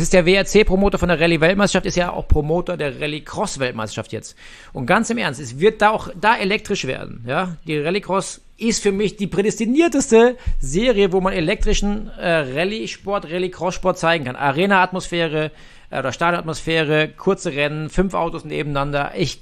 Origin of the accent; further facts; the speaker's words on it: Rhineland-Palatinate, Germany; Nürburgring, meine Heimat, da bin ich aufgewachsen.